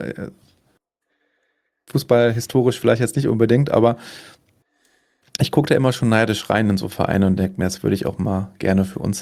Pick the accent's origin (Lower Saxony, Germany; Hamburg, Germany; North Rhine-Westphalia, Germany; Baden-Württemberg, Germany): North Rhine-Westphalia, Germany; Düsseldorf; Also ich war jetzt als Düsseldorfer mehr im Frankfurter Stadion als beim eigenen Team.